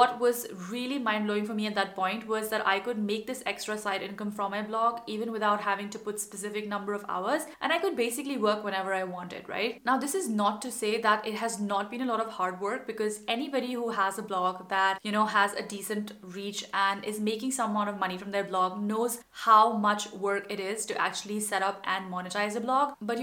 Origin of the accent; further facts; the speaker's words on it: India; English is a second language; moved away as an adult; now in Germany; my first sort of experiment with blogging was kind of accidental when I moved abroad from India to Germany and started a lifestyle blog, which was all about how to be an expat.